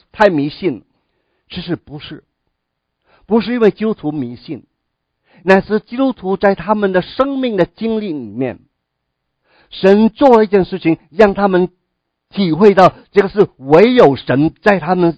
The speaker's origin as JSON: {"language": "Chinese", "country": "China", "said": "想一想，是不是我们中国人有很多的神明，对不对？"}